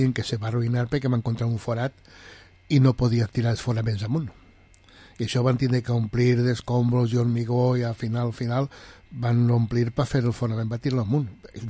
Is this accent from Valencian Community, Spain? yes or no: yes; Valencian Community, Spain; ja saps que nosaltres som valencians